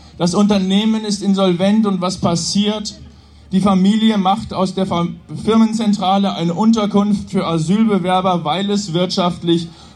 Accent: Nuremberg, Bavaria, Germany; Wir haben in Nürnberg bei uns, wo ich herkomme, ein Aufnahmelager

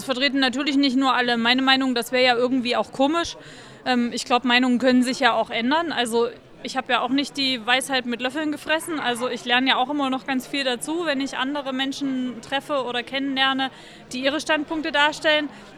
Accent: Erfurt, Thuringia, Germany; Ich komme ja aus Erfurt, ist eine relativ große Stadt in Thüringen.

